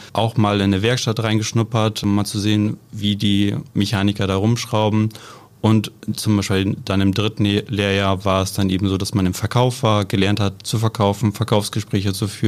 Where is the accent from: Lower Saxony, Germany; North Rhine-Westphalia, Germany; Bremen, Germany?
Lower Saxony, Germany; Neuenburg; bin 27 Jahre alt, komme aus dem schönen Neuenburg bei Zetel